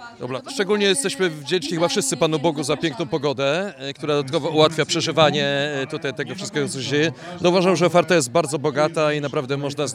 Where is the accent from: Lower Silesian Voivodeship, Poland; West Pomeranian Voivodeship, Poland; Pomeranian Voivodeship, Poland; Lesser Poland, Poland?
Lower Silesian Voivodeship, Poland; Wrocław; Urodziłem się tutaj na terenie parafii, chociaż mieszkam na osiedlu Gądów, ale Gądów też należy do tej parafii. Także z krótką przerwą na mieszkanie na Maślicach wróciłem tutaj po zawarciu małżeństwa właśnie tu znowu do parafii.